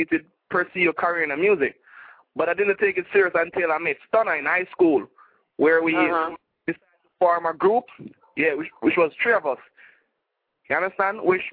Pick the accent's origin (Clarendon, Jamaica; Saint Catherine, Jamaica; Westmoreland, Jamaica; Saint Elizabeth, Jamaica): Saint Catherine, Jamaica; Spanish Town; Well, we are originally from Spanish Town. Yeah, in St. Catherine.